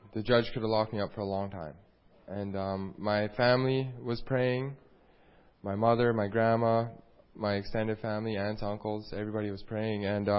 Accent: Saskatchewan, Canada; So, I came from Saskatchewan, moved to Calgary, and I've been to BC a couple times

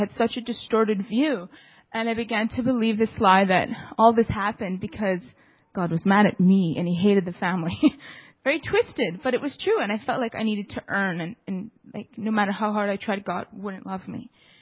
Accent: Burnaby, British Columbia, Canada; I was born and raised in Burnaby. And I grew up in a large religious Italian Catholic family. And I'm the youngest of six.

